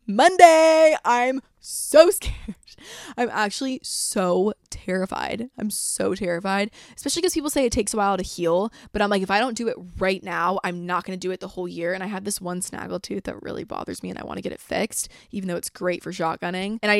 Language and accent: English; Atlanta, Georgia, United States; The only reason I'd really go to Atlanta is because it's my hometown and I know people there